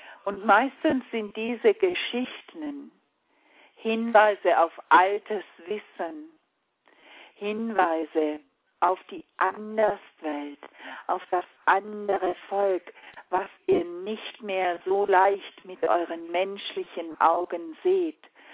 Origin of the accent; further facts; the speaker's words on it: Baden-Württemberg, Germany; die Süddeutschen von uns wissen das, wir haben das in der Schule gelernt, bei uns im Schwarzwald